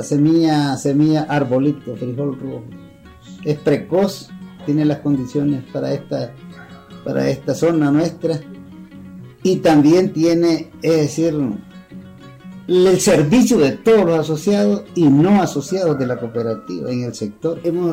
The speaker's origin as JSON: {"language": "Spanish", "town": "San Lucas", "region": "Madriz", "country": "Nicaragua", "said": "soy de la Comunidad de los Canales, del municipio de San Lucas, departamento de Madrid."}